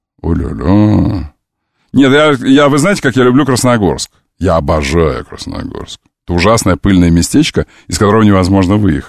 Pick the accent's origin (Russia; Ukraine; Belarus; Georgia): Ukraine; Kadiivka, Luhansk Oblast; Вы знаете, что я из Кадивки?